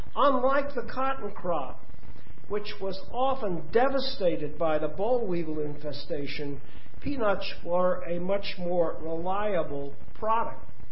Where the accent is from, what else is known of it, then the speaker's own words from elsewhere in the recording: Enterprise, Alabama, United States; I was born in Enterprise, a small town in southeast Alabama, and at that time it was a farm service community in country where cotton once had been king.